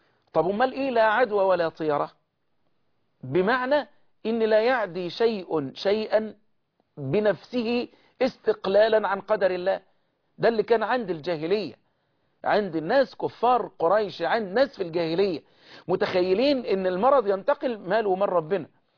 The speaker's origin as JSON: {"language": "Arabic", "country": "Egypt", "said": "اللهم احفظ بلدنا مصر"}